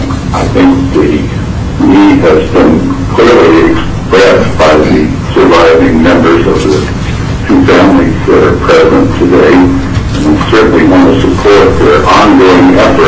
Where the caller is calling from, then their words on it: Anchorage, Alaska, United States; I'm calling from Anchorage